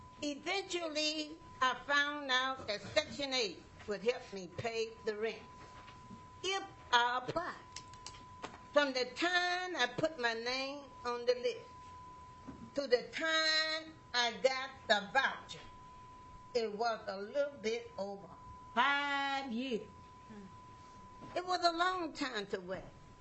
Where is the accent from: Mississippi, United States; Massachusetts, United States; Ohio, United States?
Mississippi, United States; I grew up in Mississippi. My mother was a sharecropper.